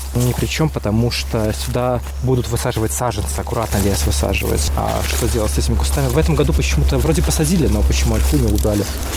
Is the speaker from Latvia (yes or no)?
yes; Odrishi, Krāslava Municipality, Latvia; я родился в Одришах. Это недалеко от знака Краслава, как мы ехали от завода. Ага. И буквально там поворот есть направо. Мы там жили. Какое-то время.